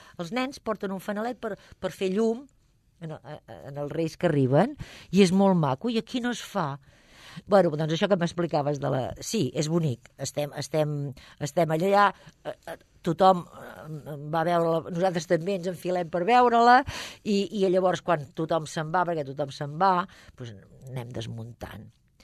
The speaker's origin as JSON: {"language": "Catalan", "town": "Sabadell", "region": "Catalonia", "country": "Spain", "also_born_or_lived": "Olot", "said": "tot Girona, que jo he viscut també anys, soc de Sabadell, però he viscut anys a Olot"}